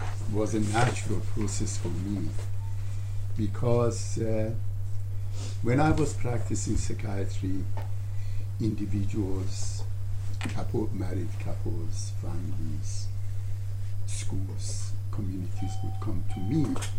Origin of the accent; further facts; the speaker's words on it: Iran; English is a second language; I was born and raised in Iran, a country of enormous violence, a country that doesn't know peace, and being a member of the minority in that country, member of the Baha'i faith